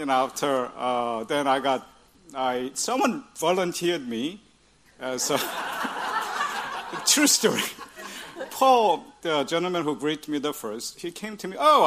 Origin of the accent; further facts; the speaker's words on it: South Korea; now in Leiden, Netherlands; I'm from South Korea